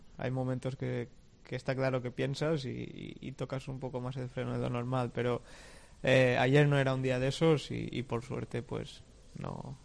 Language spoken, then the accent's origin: Spanish; Balearic Islands, Spain; Soy mallorquín y somos así un poco desde la isla.